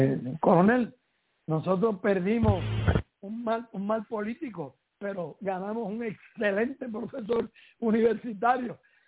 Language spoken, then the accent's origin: Spanish; Vega Alta, Puerto Rico; Ahora, lamentablemente, las autopistas y el acceso ha dañado el pueblo, pero sigue siendo mi pueblo natal, del cual me siento sumamente orgulloso